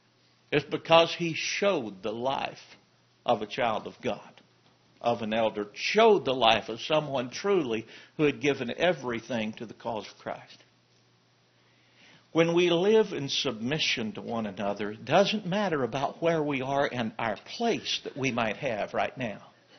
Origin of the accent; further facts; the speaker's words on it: Pampa, Texas, United States; I grew up in Pampa, Texas, and my mom and dad were going to a sound congregation there.